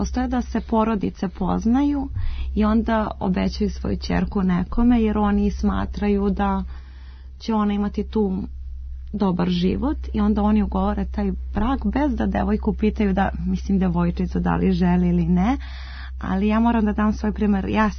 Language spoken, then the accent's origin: Serbian; Belgrade, Serbia; odrasla sam ovde na Dorćolu i u Zemunu